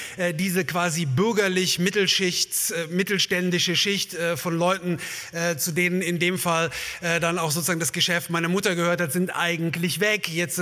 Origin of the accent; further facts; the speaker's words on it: Eschweiler, North Rhine-Westphalia, Germany; ich bin mit dem Strukturwandel in Nordrhein-Westfalen aufgewachsen. Jetzt ist Eschweiler, hat sich verändert, ist in den 80er Jahren eine Einkaufsstadt geworden